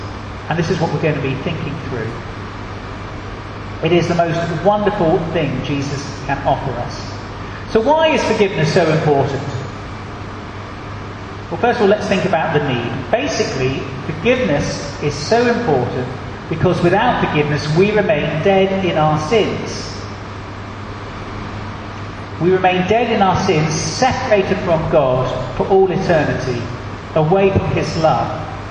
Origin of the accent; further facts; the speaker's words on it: United Kingdom; But as British people, we're not very good at accepting gifts.